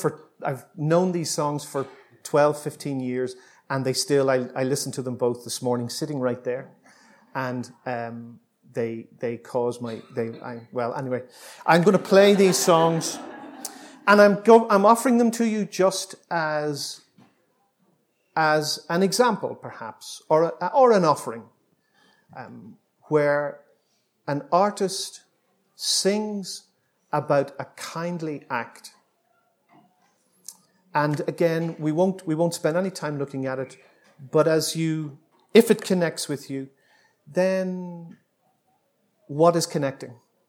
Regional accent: Bangor, Northern Ireland, United Kingdom; this artist comes from my hometown, my wee hometown of Bangor in County Down.

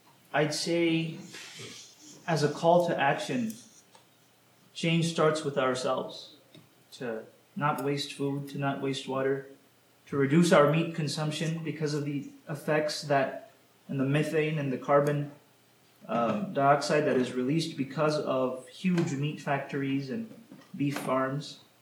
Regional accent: Texas, United States; and I'm from Texas, so I know about

